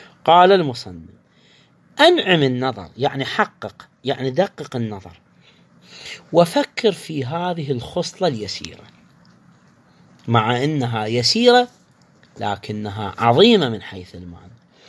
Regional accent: Iraq; عندنا في العراق

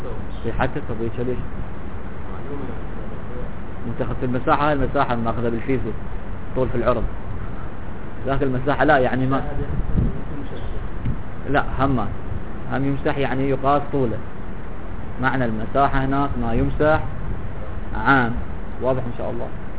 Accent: Najaf, Najaf Governorate, Iraq; تعرف شوف عندنا هنا بالعراق، حتى عندنا بالنجف يسمونها جاهل

